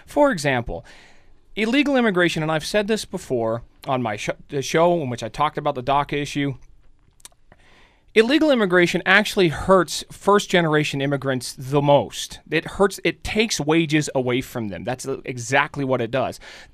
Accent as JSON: {"language": "English", "country": "United States", "said": "I'm an American, so I care more about fighting for my American citizen interests"}